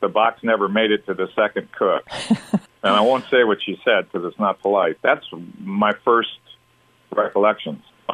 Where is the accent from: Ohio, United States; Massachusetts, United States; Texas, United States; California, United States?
California, United States; I grew up in Southern California.